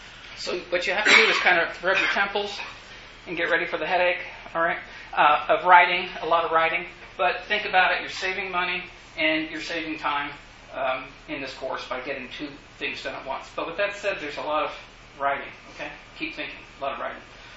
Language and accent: English; Texas, United States; Undergraduate years, I grew up in West Texas, and I was a pre-vet when I started off, actually, to college